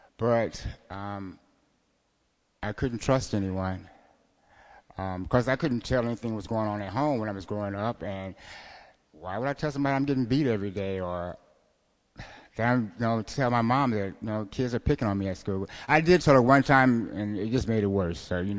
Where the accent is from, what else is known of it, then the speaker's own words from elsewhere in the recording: Omaha, Nebraska, United States; born there; So I was born in Omaha, Nebraska. My parents abandoned me. My grandmother came and got me from Omaha, Nebraska. Raised me.